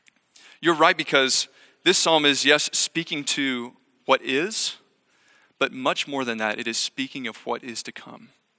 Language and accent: English; Atlanta, Georgia, United States; I'm from Atlanta, Georgia. I grew up a Georgia Yellow Jackets fan.